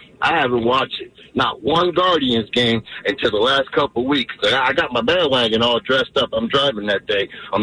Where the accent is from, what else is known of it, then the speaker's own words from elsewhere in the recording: Cleveland, Ohio, United States; I've been so devastated throughout the years growing up in Cleveland